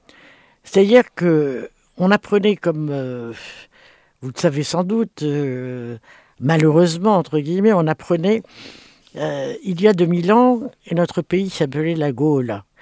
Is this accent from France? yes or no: no; Tunis, Tunis Governorate, Tunisia; c'est ma ville natale, Tunis